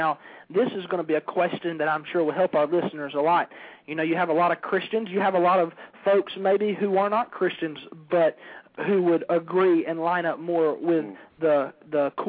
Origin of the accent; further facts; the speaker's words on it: United States; I'm broadcasting live from Greene County, but yes, I am from Wilson County.